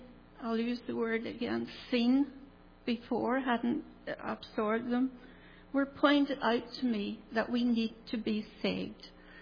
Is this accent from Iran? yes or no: no; Northern Ireland, United Kingdom; born there; I was born over in Northern Ireland.